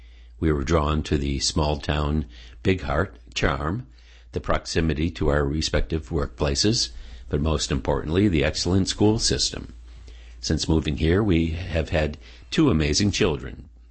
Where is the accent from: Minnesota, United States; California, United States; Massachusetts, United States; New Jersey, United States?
Massachusetts, United States; Clinton; in the town of Clinton, a community that I have been fortunate to call home for most of my life. Growing up in Clinton, I learned what true commitment to community looks like.